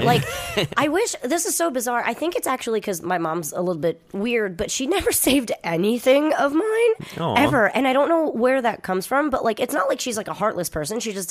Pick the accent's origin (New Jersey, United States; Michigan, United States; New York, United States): New Jersey, United States; Okay, so I grew up in New Jersey.